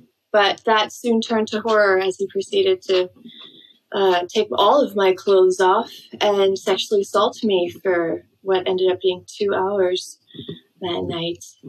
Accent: Iceland; also born or lived in various; I didn't grow up in Iceland alone. I moved around a lot. I was trilingual by the age of 5.

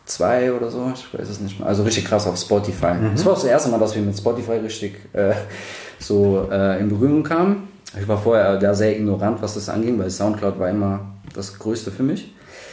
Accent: Rüsselsheim am Main, Hesse, Germany; Ah, ich komme ursprünglich aus dem wunderschönen Rüsselsheim am Main. Das liegt 20 Kilometer südlich von Frankfurt, genau zwischen Frankfurt, Wiesbaden, Mainz, Darmstadt. Also die beste Lage, die man sich vorstellen kann. Da komme ich her. Da bin ich auch aufgewachsen.

